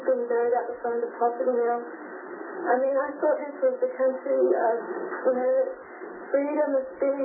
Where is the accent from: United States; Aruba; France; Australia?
Australia; I'm from Australia.